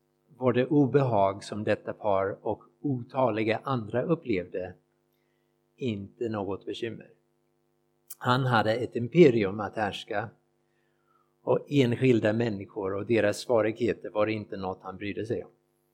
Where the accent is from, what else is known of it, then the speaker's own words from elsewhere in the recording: United States; now in Sweden; Jag kommer från USA och i Amerika gör vi dem vart tionde år.